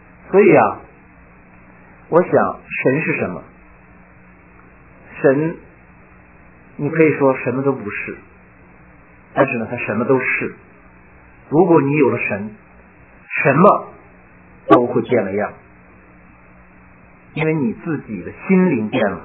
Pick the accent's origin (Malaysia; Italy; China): China; 我们自己在受罪啊，所以我们中国这个农村北方，特别是有话说，这辈子受罪吧